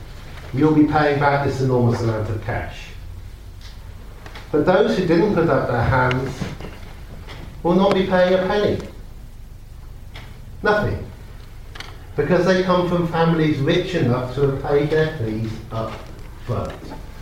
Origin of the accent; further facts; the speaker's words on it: England, United Kingdom; Because we are English, I will not do the next question